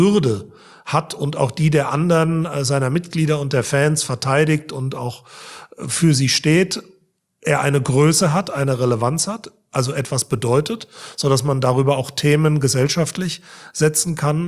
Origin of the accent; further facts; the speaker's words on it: Frankfurt, Hesse, Germany; Ich bin ein Westend-Kind